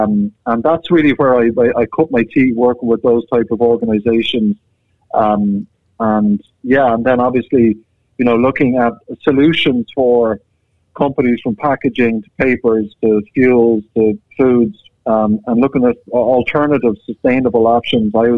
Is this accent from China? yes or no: no; Ireland; accent: Irish; now in San Francisco, United States; I'm calling in from San Francisco, or actually the Bay Area of San Francisco, but don't be distracted by the Irish accent. I'm not in Dublin, Ireland. It's California.